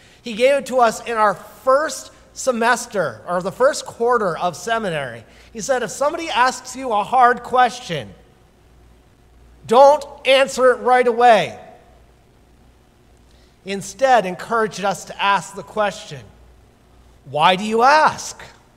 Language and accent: English; Fort Wayne, Indiana, United States; I come from Fort Wayne.